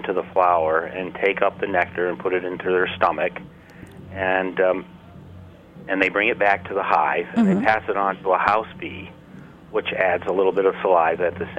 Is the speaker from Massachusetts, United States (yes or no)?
yes; Williamsburg, Massachusetts, United States; When I was a child, I grew up in Williamsburg, Massachusetts, and my dad taught me how to hunt and fish and how to garden